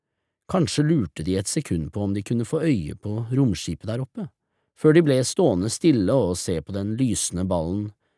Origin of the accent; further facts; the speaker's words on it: Porsgrunn, Vestfold og Telemark, Norway; Jeg var snart 7 år og satt ved siden av faren min i den grønne sofaen i stua vår hjemme i Porsgrunn.